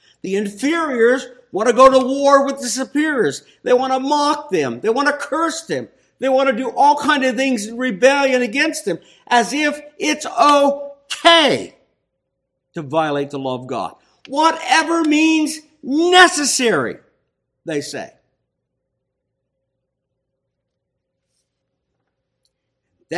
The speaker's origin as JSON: {"language": "English", "region": "Ohio", "country": "United States", "said": "I wasn't actually from the hills, I was from Ohio. It's the rolling hills, not mountains."}